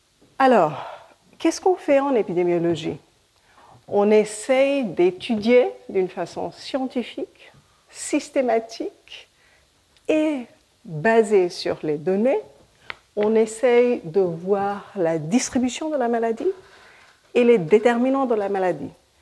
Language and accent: French; India; born there; first language Hindi; French is a second language; je suis née en Inde, donc mon français n'est pas parfait. J'ai appris le français dans le labo avec les jeunes, donc c'est un peu aléatoire.